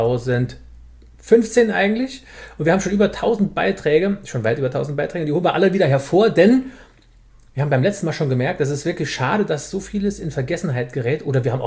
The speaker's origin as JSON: {"language": "German", "region": "Saarland", "country": "Germany", "said": "So würde der Saarländer sagen, wenn wir es auf unserem Dialekt sagen."}